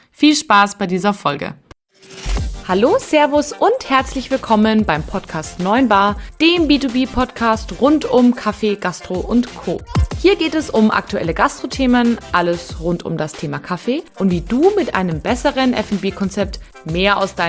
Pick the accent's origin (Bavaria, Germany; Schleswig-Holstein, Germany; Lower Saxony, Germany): Bavaria, Germany; Munich; ich komme aus München, bin 30 Jahre alt und leite den Vertrieb bei uns im Familienunternehmen bei der Kaffeegruppe in München.